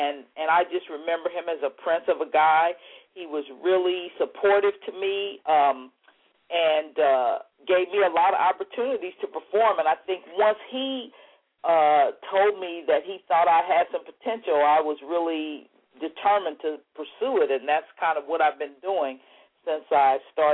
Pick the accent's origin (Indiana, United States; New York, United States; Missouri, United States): Missouri, United States; Kansas City; No. Actually, I'm originally from Kansas City.